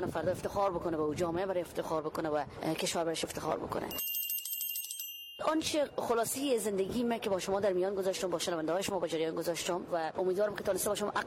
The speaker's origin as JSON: {"language": "Persian", "region": "Herat", "country": "Afghanistan", "also_born_or_lived": "Kabul", "moved": "yes", "said": "یک از زنان ولایت هرات در غرب افغانستان. در کابل متولد شدم در سال 1363"}